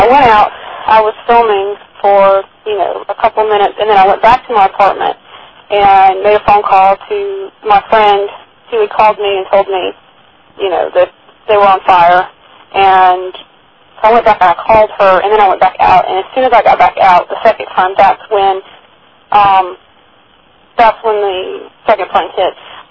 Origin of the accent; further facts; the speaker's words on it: the South, United States; Sorry, I'm from the South. I don't sound like a Yankee.